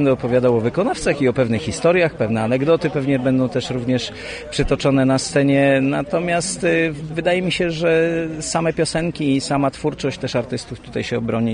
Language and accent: Polish; Wrocław, Lower Silesian Voivodeship, Poland; Ja jestem z Wrocławia generalnie, przyjeżdżam, w Bieszczadach spędzam wakacje i tam śpiewam i gram